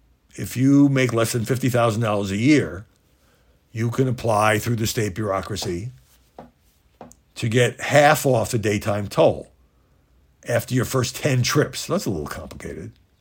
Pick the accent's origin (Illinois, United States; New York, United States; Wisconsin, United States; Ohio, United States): New York, United States; Brooklyn; This is what I grew up playing in Brooklyn because there weren't often many full courts available.